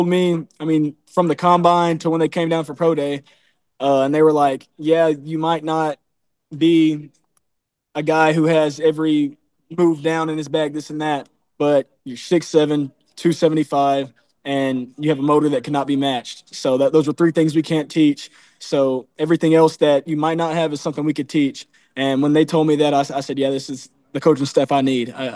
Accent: Texarkana, United States; Yeah, I'm actually in Texarkana right now. This is my hometown.

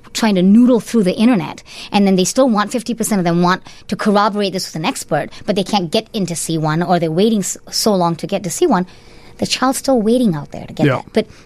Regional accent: Malaysia; now in Chicago, United States; I'm originally from Malaysia

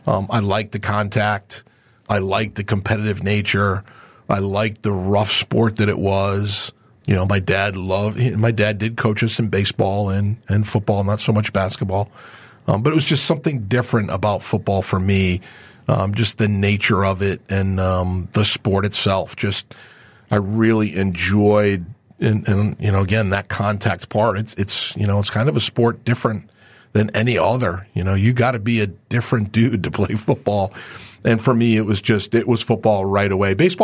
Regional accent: Scituate, Massachusetts, United States; also born or lived in Springfield, Massachusetts / Connecticut; Massachusetts. Yeah, I was born in Springfield, Mass., raised on the South Shore of Boston, Scituate, Marshfield, Mass., and then we moved to Connecticut in my later years.

